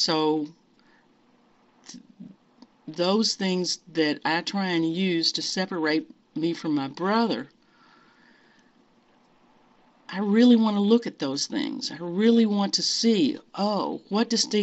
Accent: Louisville, Kentucky, United States; And we said, we're from Louisville, Kentucky.

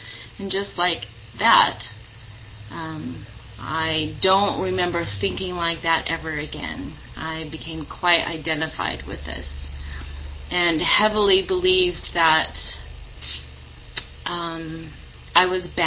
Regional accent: California, United States; also born or lived in Las Vegas, Nevada; So I was born in Las Vegas, Nevada to a 13-year-old, two 13-year-olds, a 13-year-old girl and a 13-year-old boy, and was given up to for adoption as soon as I was born. The couple that adopted me took me straight to California

